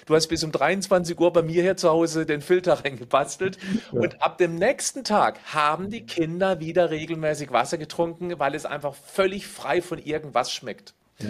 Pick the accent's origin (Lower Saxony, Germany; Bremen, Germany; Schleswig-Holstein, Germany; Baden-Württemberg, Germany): Baden-Württemberg, Germany; ich komme aus dem Hochschwarzwald